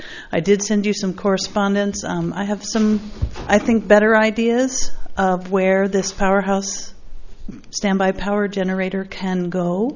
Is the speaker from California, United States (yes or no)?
yes; Los Osos, California, United States; from Los Osos